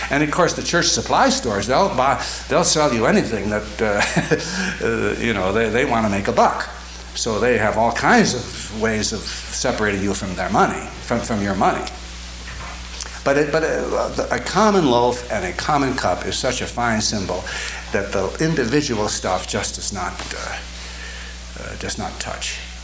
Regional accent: United States; now in Waterloo, Canada; I'm an American. But I've been in Ontario for 12 years. And again, German influence. Most of the churches in Waterloo, anyhow, where I live

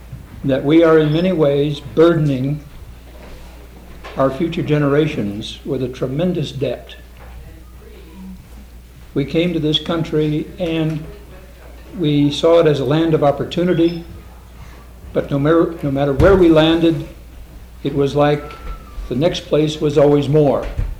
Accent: Portland, Oregon, United States; from Portland, Oregon, and I'm a counselor in private practice

